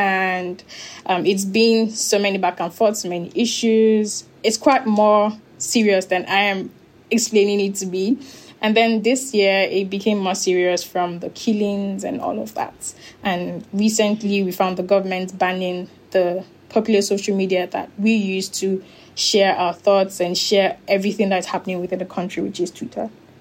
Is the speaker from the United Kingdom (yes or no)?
no; Nigeria; because I'm currently in Nigeria and I'm Nigerian, and I have a lot more larger reach within the Nigerian ecosystem